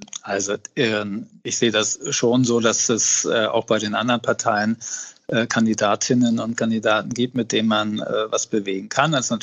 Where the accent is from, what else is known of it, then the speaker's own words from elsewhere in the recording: Hamburg, Germany; als Hamburger, das haben wir beide so verstanden, wir sind Abgeordnete unserer Stadt